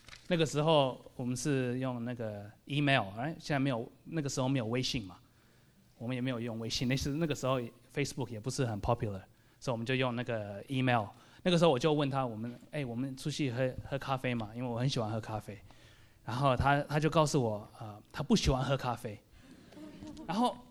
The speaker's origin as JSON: {"language": "Chinese", "country": "Australia", "tie": "born there", "second_language": "Chinese", "said": "我的中文不是很好，因为我在澳大利亚出生，然后从小没有好好的读中文，所以请多包容。"}